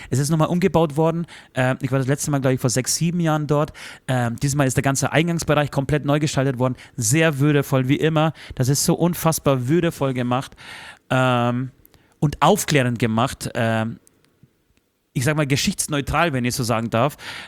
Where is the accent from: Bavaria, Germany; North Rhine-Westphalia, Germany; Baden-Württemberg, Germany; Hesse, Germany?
Bavaria, Germany; Dachau; born there; wir sind dann am nächsten Tag in meiner Geburtsstadt Dichau gefahren